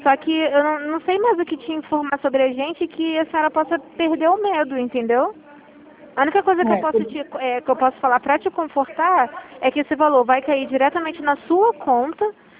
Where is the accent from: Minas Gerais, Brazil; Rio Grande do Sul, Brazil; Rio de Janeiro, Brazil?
Rio de Janeiro, Brazil; porque eu sou do Rio de Janeiro